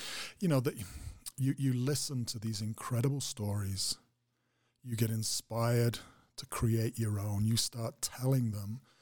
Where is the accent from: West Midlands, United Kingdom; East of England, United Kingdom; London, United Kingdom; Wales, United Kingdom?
Wales, United Kingdom; I was born in Wales. I was raised on the folklore of the local mountains, sea and rivers